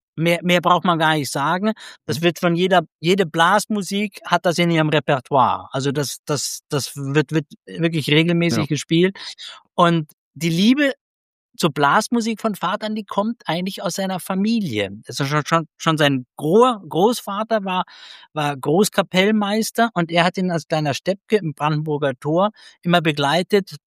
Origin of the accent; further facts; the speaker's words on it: Ticino, Switzerland; ich bin im Tessin aufgewachsen